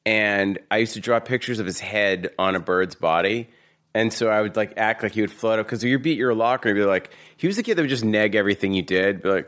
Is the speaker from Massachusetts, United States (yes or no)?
yes; Newton, Massachusetts, United States; Newton, Mass.